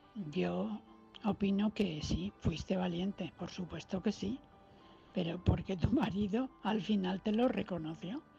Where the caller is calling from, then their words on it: Valencia, Valencian Community, Spain; de Valencia.